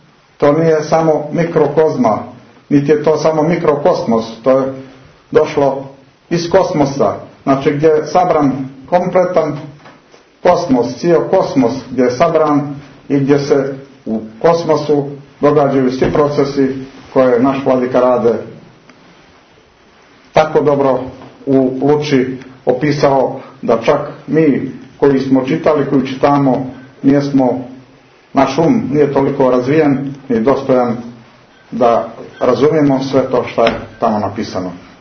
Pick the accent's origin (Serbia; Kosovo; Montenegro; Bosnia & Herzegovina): Montenegro; kako se kod nas u Morače kaže